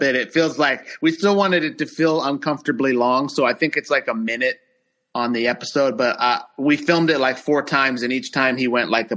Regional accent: Sacramento, California, United States; I'm from Sacramento, so that's where she lives.

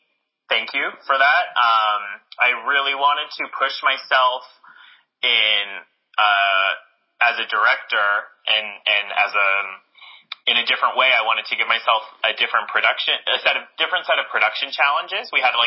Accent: Canada; now in United States; But as you know, I'm Canadian. So to be in the U.S., I needed to do some school first to be here.

